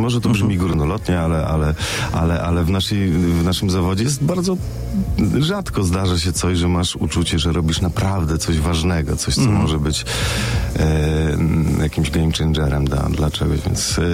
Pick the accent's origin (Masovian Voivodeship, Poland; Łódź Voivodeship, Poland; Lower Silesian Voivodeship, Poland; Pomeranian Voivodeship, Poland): Lower Silesian Voivodeship, Poland; Wrocław; ja jestem rodowitym wrocławianinem, więc jestem jednak przyzwyczajony do tych, może głupio stwierdzić, ale jednak tych poniemieckiej architektury